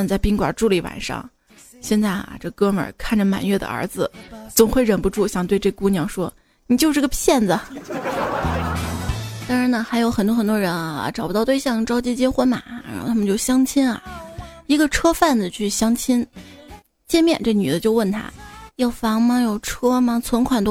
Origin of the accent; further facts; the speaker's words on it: Zigong, Sichuan, China; 作为一个自贡人有错吗？子贡，子贡，自贡在四川哈。